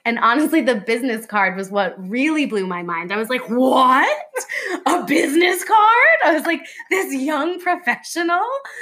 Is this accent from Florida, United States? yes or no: no; New York City, New York, United States; So I grew up in New York City, New Yorker, born and raised. I lived in a really big apartment building on the Upper West Side with lots and lots of families.